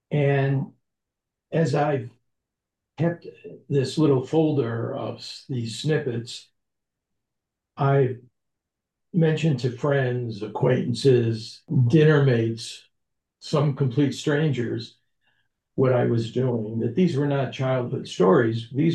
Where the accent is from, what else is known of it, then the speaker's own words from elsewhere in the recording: Rochester, New York, United States; when I was a child of 6 years old growing up in Rochester, New York, and it was Christmas time. And of course, we did not celebrate Christmas at our home. We celebrated Hanukkah.